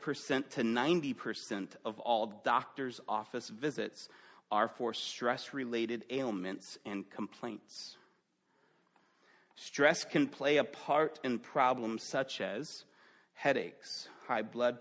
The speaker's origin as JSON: {"language": "English", "town": "Chicago", "region": "Illinois", "country": "United States", "tie": "born or raised there", "said": "growing up in Chicago, I'm a Chicago fan."}